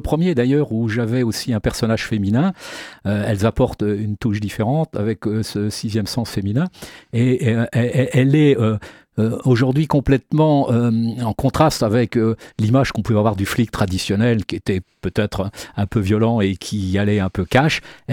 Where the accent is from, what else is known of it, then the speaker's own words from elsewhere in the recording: Montfort-le-Gesnois, Pays de la Loire, France; Je suis né à Montfort-le-Génois.